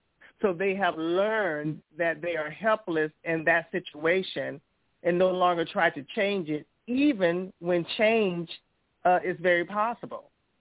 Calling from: Charleston, South Carolina, United States; I am from Charleston, South Carolina.

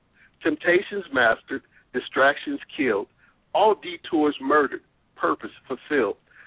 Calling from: Westerville, Ohio, United States; Yeah, I'm calling from Westerville, Ohio.

